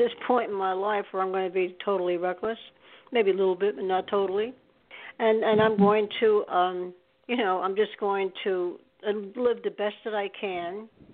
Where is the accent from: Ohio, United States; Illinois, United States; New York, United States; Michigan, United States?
New York, United States; Staten Island; I was born in New York. I'm a New Yorker. I was born upstate, and then I lived in Staten Island after that, went to school there. I am a New York person.